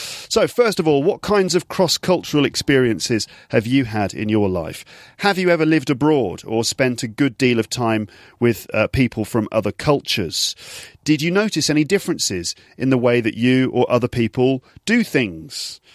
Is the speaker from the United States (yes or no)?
no; England, United Kingdom; now in France; So although I'm English, living away from home, although this is basically my new home for the moment anyway